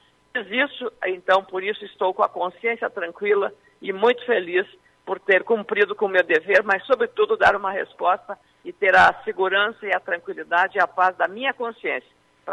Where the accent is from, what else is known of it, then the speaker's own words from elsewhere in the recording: Lagoa Vermelha, Rio Grande do Sul, Brazil; quero agradecer novamente os votos que recebi da minha terra, a Lagoa Vermelha